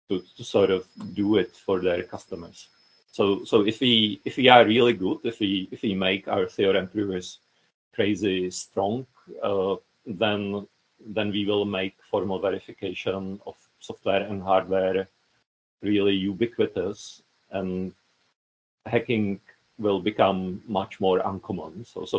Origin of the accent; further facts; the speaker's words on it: Czechia; English is a second language; also born or lived in United States / Netherlands; I moved from the Netherlands to Czech Republic. I'm originally Czech.